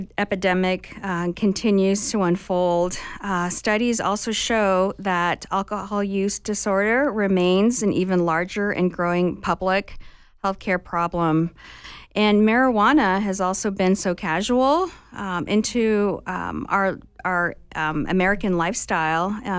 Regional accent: Calgary, Alberta, Canada; also born or lived in Phoenix, United States; I grew up in Calgary, Canada

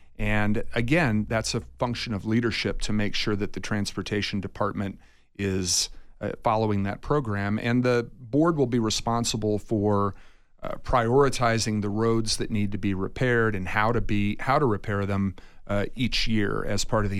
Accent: Athens, Ohio, United States; You mentioned that I was a city councilman in my hometown in Ohio, and I was a Republican during that time.

